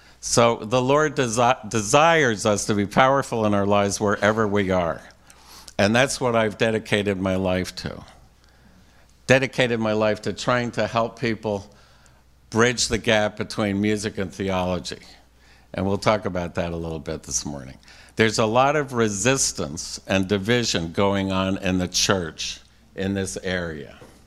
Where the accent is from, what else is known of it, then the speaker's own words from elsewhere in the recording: Brooklyn, New York, United States; born there; You can tell I was born in Brooklyn, right? Little Yiddish there.